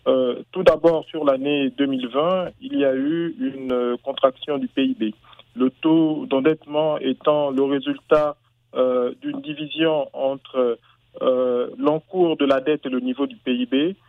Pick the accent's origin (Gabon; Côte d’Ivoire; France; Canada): Gabon; Je suis gabonais, je vais assez régulièrement au Gabon